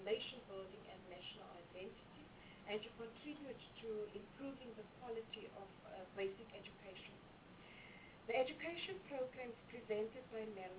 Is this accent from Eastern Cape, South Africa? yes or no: yes; Eastern Cape, South Africa; my hometown, Eastern Cape